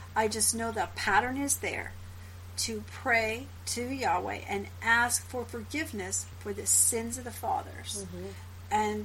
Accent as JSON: {"language": "English", "region": "Pacific Northwest", "country": "United States", "said": "And here we are in Southern California. We're from the Northwest."}